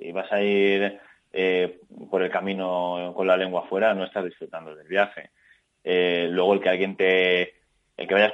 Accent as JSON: {"language": "Spanish", "town": "Valencia", "region": "Valencian Community", "country": "Spain", "said": "Yo hice una pequeña por la zona de donde soy yo, de Valencia"}